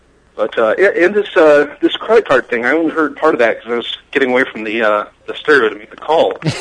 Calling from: Iowa, United States

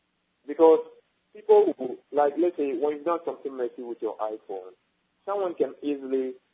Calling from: Ho, Volta, Ghana; Yeah, I'm in Ho, the Volta region.

